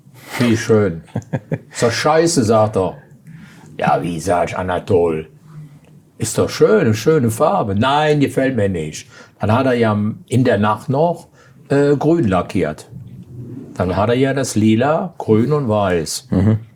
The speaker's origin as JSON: {"language": "German", "town": "Aachen", "region": "North Rhine-Westphalia", "country": "Germany", "said": "Ich bin aus Aachen. Dann ist er nah an Holland."}